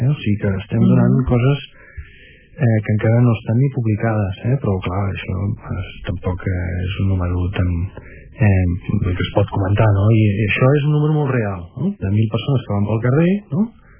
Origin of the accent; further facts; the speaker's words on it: Ripollet, Catalonia, Spain; born there; Jo he nascut a Ripollet